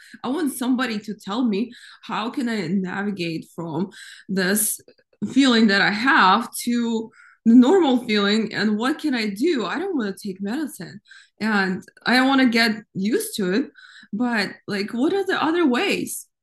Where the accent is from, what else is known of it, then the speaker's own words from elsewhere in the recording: Ukraine; I grew up in Ukraine